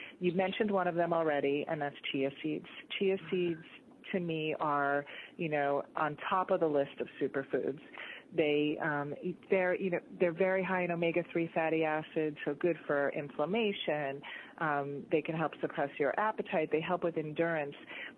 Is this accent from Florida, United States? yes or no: yes; Florida, United States; I mean, I grew up in Florida, so we used to cut it.